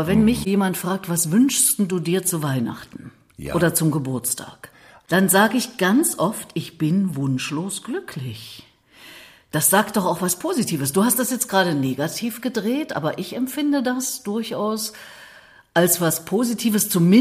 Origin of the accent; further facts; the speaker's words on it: Erfurt, Thuringia, Germany; hat die Silhouette meiner Heimatstadt